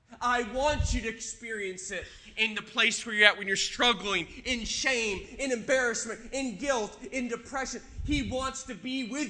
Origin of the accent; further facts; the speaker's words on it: Valley Station, Kentucky, United States; I'm from Kentucky, from Valley Station, and I can't get out of this cycle of defeat in my life.